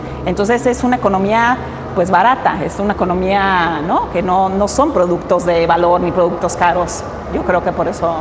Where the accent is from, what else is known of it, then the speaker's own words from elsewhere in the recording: Mexico; aquello que hemos visto siempre como mexicanos